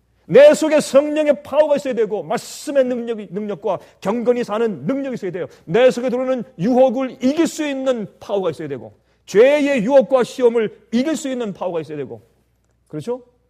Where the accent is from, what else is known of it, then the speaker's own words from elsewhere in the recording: South Korea; 물론 다른 외국에 다 마찬가지겠으나 특별히 우리는 한국 사람 아닙니까?